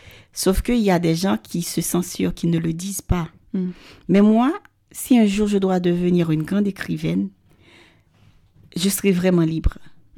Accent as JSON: {"language": "French", "country": "Haiti", "said": "Évidemment, je suis haïtienne, donc je suis une rebelle."}